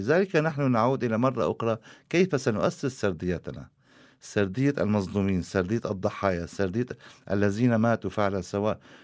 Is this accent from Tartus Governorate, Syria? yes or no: no; Afrin, Aleppo Governorate, Syria; محاولة أهلي لنقل جسماني إلى قريتي في شمال سوريا في عفرين